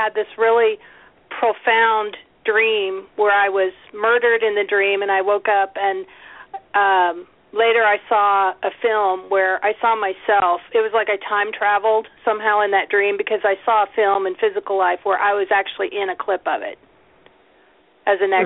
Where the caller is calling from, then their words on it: Lincoln, Nebraska, United States; I am in Lincoln, Nebraska, where it's very snowy today.